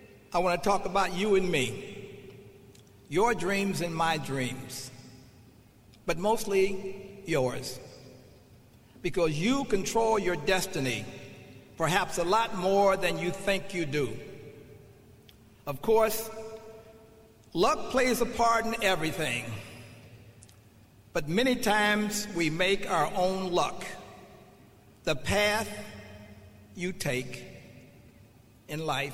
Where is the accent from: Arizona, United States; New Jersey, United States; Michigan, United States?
Michigan, United States; Detroit; Growing up in Detroit, I have long admired Michigan State.